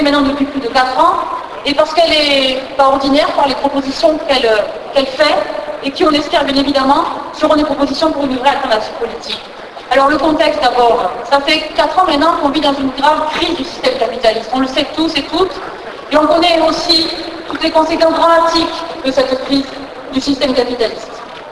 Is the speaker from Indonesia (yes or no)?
no; Southwest France, France; accent: southwestern French; Et puis ça va se voir de toute façon dans mon accent du sud-ouest.